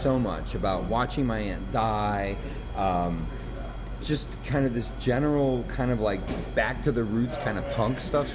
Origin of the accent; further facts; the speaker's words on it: Chicago, Illinois, United States; I was raised in Chicago.